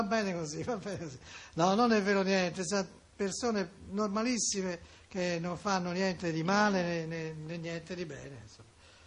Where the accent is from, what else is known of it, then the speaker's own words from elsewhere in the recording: Florence, Tuscany, Italy; Vabbè, capisco, ma sei di Lamporecchio, ma io che sono di Firenze me la prendo, perché